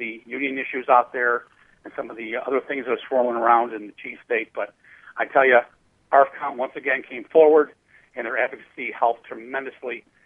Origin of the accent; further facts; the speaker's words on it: New York, United States; My home state, New York, actually receives reciprocity rights from quite a number.